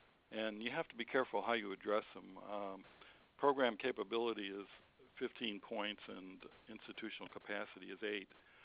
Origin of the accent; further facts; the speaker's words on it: Chicago, Illinois, United States; I grew up in Chicago, too